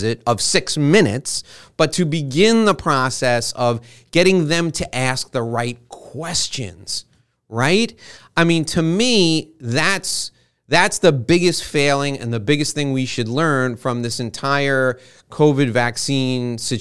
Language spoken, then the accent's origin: English; New York, United States; born there; My wife was born in New Jersey. I was born in New York, but that's not the diversity I'm talking about.